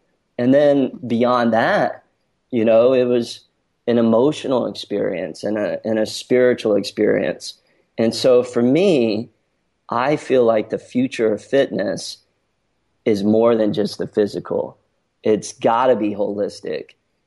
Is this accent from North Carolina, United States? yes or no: yes; North Carolina, United States; And so I grew up in North Carolina, and growing up in North Carolina, I was very much into a lot of outdoor sports